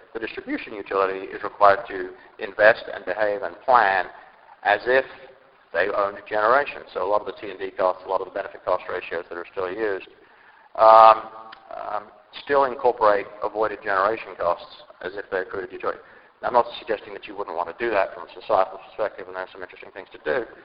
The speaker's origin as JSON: {"language": "English", "region": "Texas", "country": "United States", "said": "In my home state, Texas, for example, the legislature only meets every 2 years."}